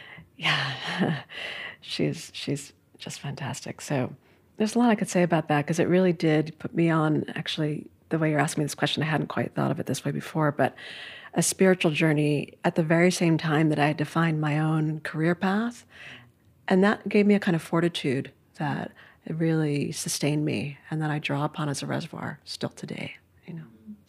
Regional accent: New York City, New York, United States; So I grew up in Midtown Manhattan, really a bustling part of the city, right?

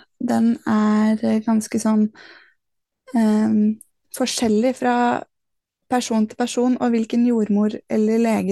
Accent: Ullensaker, Akershus, Norway; Jeg er født og oppvokst i Ullensaker på Østlandet

